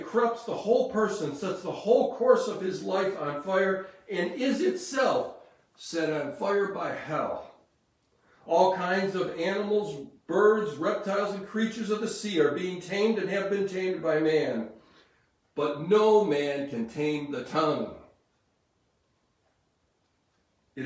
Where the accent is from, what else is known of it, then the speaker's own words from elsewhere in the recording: Rochester, New York, United States; I grew up in Rochester, New York, in what I would consider a lower middle-class family, and my parents were not adventurous at all.